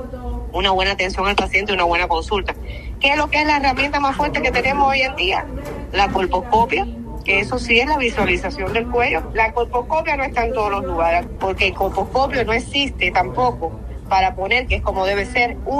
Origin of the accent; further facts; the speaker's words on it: Cuba; moved away; desde que yo vine de Cuba para acá